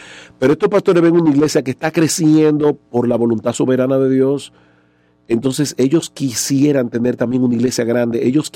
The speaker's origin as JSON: {"language": "Spanish", "town": "San Juan de la Maguana", "region": "San Juan", "country": "Dominican Republic", "tie": "born there", "said": "Ah, mi pueblo. Ahí fue donde yo nací, sí, San Juan de la Maguana."}